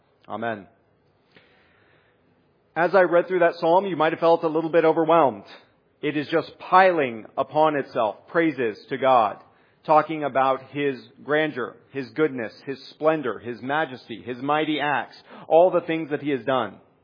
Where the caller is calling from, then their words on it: Indianapolis, Indiana, United States; I'm coming in from Indianapolis.